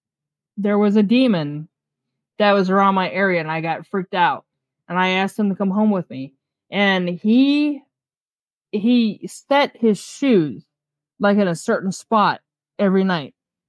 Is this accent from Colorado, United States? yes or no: no; Ohio, United States; this one here was like in Ravenna, and I was raised in Ritztown, which is like a 15-minute radius of where I was at.